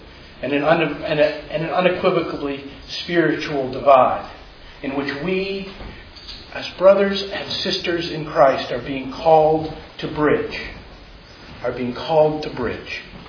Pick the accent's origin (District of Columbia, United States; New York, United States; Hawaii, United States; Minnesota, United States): District of Columbia, United States; Washington; I'm from Washington, D.C.